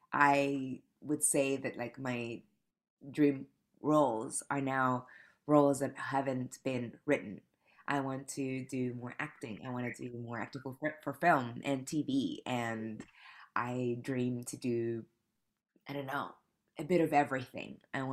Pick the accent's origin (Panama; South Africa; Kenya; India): Panama; now in New York City, United States; I moved to New York City 8 years ago from Panama. I'm from Panama.